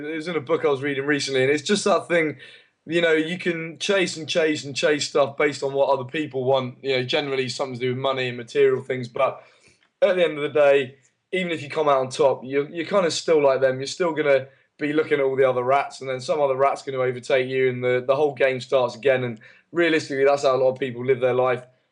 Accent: Guernsey; Our families, he was from Italy, I was from Guernsey, so we didn't have any family there.

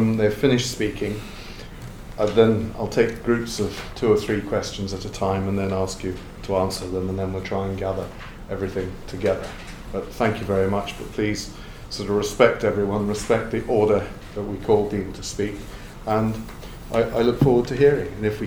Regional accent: Northern Ireland, United Kingdom; also born or lived in Scotland / England; But being Northern Irish, despite this voice, we're all thinking he doesn't sound Northern Irish. I was schooled over here. I sent to a Scottish prep school and then an English public school, then had to learn the Northern Irish system

